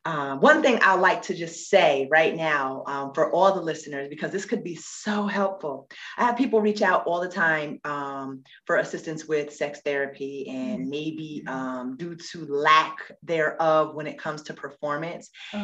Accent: New York, United States; However, I am from New York, born and raised, you know. Shout out to the New Yorkers.

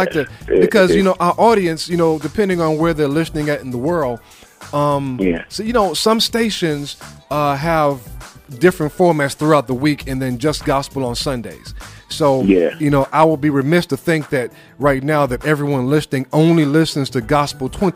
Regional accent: Brooklyn, New York, United States; I'm a Bed-Stuy baby myself. So yeah, born and raised. I'm a Bed-Stuy baby, born and raised in Bed-Stuy.

